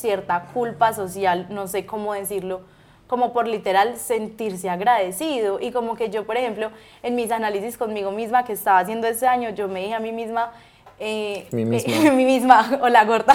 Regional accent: Norte de Santander, Colombia; now in Medellín, Colombia; Y una vez recién venía a vivir a Medellín, estaba triste, pero, o sea, como que yo, ay, mi tierra motilona, te extraño.

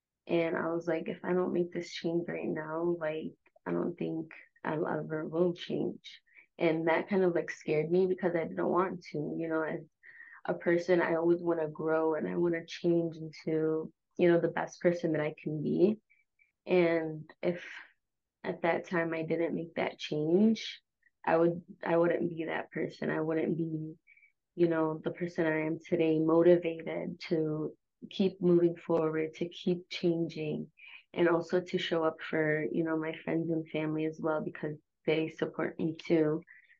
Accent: Michigan, United States; Yeah, so I'm from Michigan

